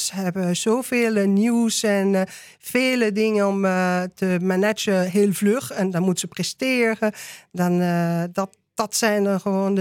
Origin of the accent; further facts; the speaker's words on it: France; accent: French; Dutch is a second language; sorry, dat is mijn Franse accent